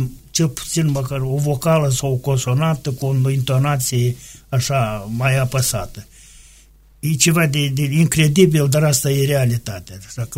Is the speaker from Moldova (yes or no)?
yes; Pelenia, Drochia District, Moldova; din satul meu natal, din satul Pelenia